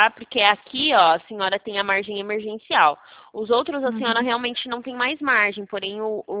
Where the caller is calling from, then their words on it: Sumaré, São Paulo, Brazil; Nós somos aqui de São Paulo. É, na verdade, somos de Sumaré, do interior de São Paulo, tá? É uma cidade do interior de São Paulo.